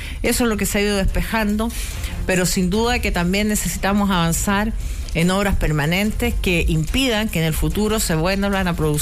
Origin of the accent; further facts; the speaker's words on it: Santiago, Santiago Metropolitan, Chile; born there; Yo nací en Santiago.